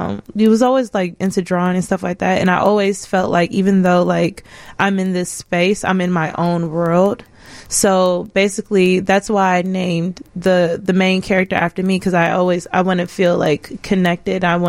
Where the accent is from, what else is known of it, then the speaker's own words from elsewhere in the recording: Chicago, Illinois, United States; I'm from Chatham.